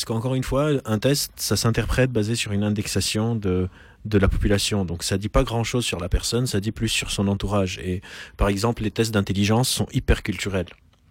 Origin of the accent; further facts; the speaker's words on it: Lebanon; Je suis d'origine libanaise, j'ai grandi au Liban.